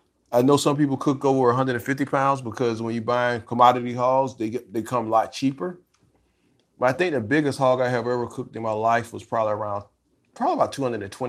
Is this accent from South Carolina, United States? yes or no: yes; South Carolina, United States; Rodney grew up in Williamsburg County. I grew up in Clarendon County. We're two very strong whole hog barbecue cooking counties.